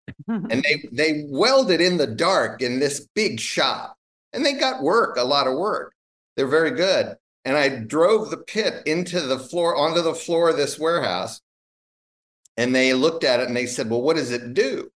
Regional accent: Ohio, United States; I grew up in Ohio, middle of Ohio, which now they have an awareness.

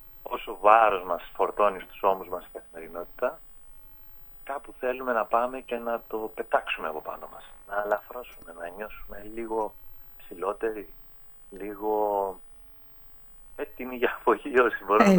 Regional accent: Rethymno, Crete, Greece; παρόλο που περηφανεύτηκα πριν για την πόλη μου, δεν μπορώ να πω τα καλύτερα, δεν έχουμε εμείς θέατρο ακόμα. Είναι ζητούμενο για το Ρέθυμνο να φτιαχτεί ένας θεατρικός χώρος

